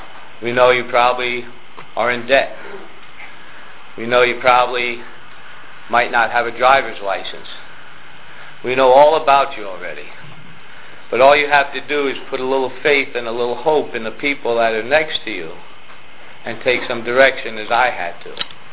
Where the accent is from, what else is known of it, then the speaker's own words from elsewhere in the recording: Emmaus, Pennsylvania, United States; I grew up in Emmaus.